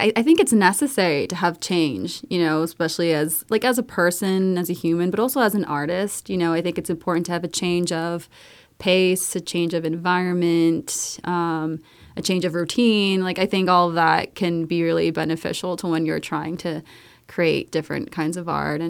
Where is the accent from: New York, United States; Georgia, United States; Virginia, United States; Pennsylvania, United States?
New York, United States; New York City; and I grew up in New York City, so just going to concerts and operas at, like, Lincoln Center and Carnegie Hall